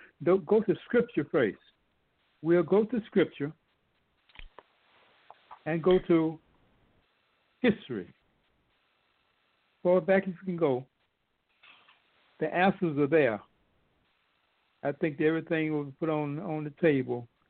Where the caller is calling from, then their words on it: Mount Vernon, New York, United States; Yes, Professor. … calling from Mount Vernon, New York.